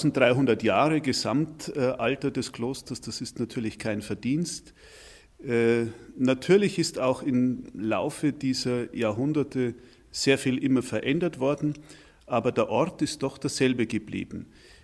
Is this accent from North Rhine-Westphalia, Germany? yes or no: no; Anger, Bavaria, Germany; 45 Minuten mit dem Fahrrad von hier entfernt, bin ich auf einem kleinen Dorf namens Anger aufgewachsen. Und meine Heimat, das ist, wenn ich es genau betrachte, ein Stück Beute-Bayern.